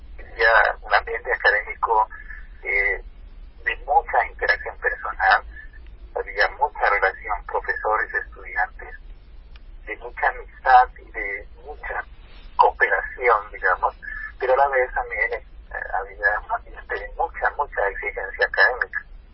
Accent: Ipiales, Nariño, Colombia; yo soy nativo de un pueblo pequeño del departamento de Nariño, Upiales, un pueblo con vocación netamente agrícola.

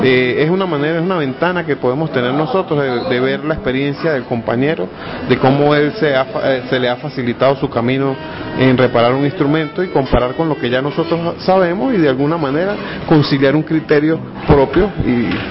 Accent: Venezuela; En mi país yo tocaba el fagot. Y desde los 8 años estaba en el sistema de orquestas en Venezuela

